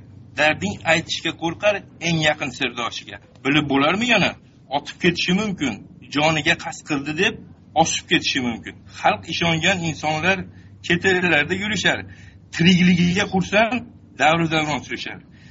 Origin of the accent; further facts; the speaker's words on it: Andijan, Andijan Region, Uzbekistan; Men ham o'zim Anjonlikman.